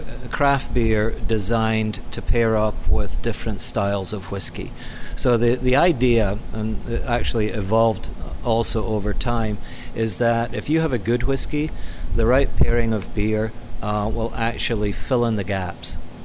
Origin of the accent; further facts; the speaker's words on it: Scotland, United Kingdom; basically based on beers I grew up with in Scotland